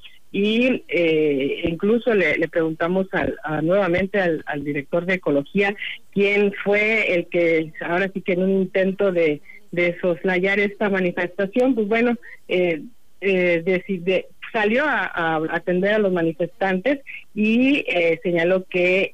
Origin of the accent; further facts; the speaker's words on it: Mexico; el amor a los símbolos patrios que, bueno, pues nos representan como mexicanos